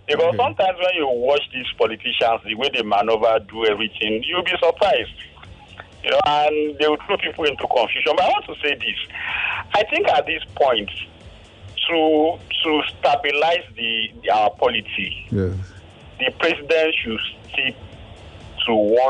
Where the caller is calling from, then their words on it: Ekwe, Imo, Nigeria; I'm calling from Ekwe.